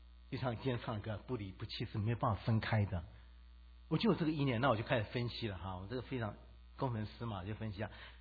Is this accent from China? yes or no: no; Taiwan; 那我也是从台湾来的嘛，就回到我亲属家里面